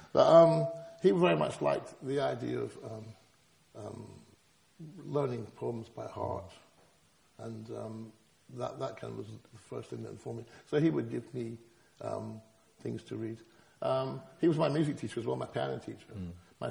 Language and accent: English; Scotland, United Kingdom; well, I'm a Scottish pacifist.